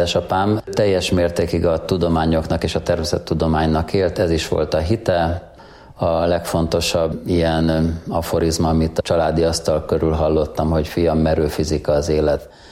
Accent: Budapest, Hungary; born there; Budapesten születtem.

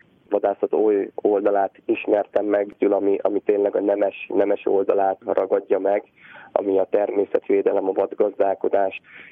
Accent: Zánka, Veszprém County, Hungary; also born or lived in Tapolca; Mikor én felnőttem, én 83-ban születtem Tapolcán, és Zánkán gyerekeskedtem

